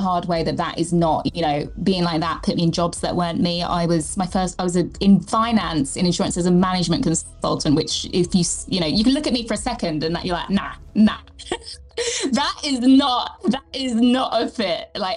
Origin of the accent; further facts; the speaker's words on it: England, United Kingdom; this was in London, I'm English